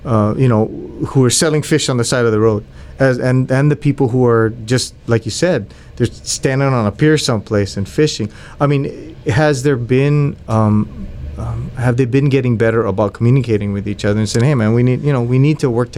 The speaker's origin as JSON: {"language": "English", "region": "Hawaii", "country": "United States", "tie": "born or raised there", "said": "I grew up on the Big Island."}